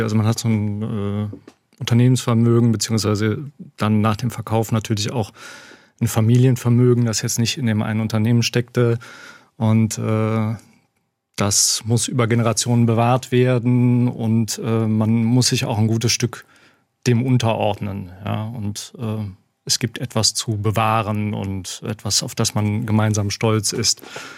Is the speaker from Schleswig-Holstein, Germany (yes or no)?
no; Korschenbroich, North Rhine-Westphalia, Germany; wobei in meinem Heimatort Korschenbruch auch da so der soziale Durchschnitt sicherlich über dem Bundesdurchschnitt liegt.